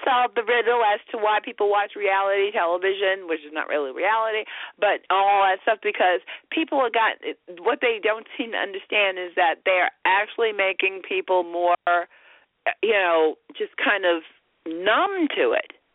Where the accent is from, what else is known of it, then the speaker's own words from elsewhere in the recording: Northeast, United States; We're going, we're from the Northeast. This is what's called sleeping weather in our part of the country.